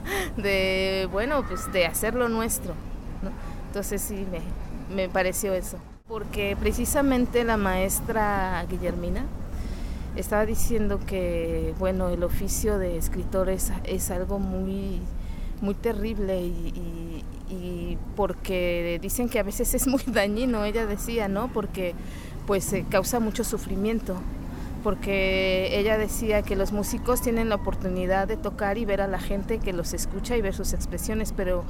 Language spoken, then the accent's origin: Spanish; Acatlán, Puebla, Mexico; now in Mexico City, Mexico; yo vengo de la Ciudad de México, aunque en realidad soy de Acatlán, Puebla.